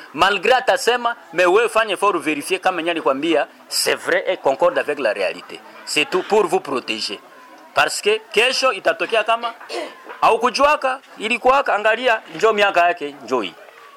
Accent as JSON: {"language": "French", "country": "DR Congo", "said": "Vous savez, chez nous au Congo, la possibilité pour une fille de mettre au monde, c'est à partir de 13 à 14 ans."}